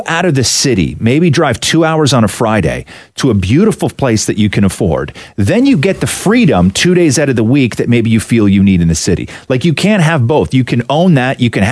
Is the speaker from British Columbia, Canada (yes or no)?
no; Montreal, Quebec, Canada; born there; I was born in Montreal.